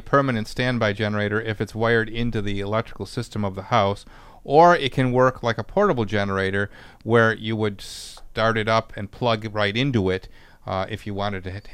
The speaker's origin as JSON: {"language": "English", "town": "Clarence", "region": "New York", "country": "United States", "tie": "born or raised there", "said": "Let's move to Clarence. That's my hometown."}